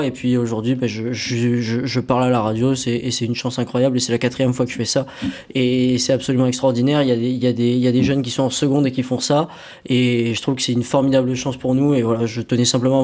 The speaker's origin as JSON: {"language": "French", "town": "Montpellier", "region": "Occitanie", "country": "France", "tie": "born there", "said": "Je suis né à Montpellier, j'aime passionnément cette ville, j'aimerais un jour la diriger."}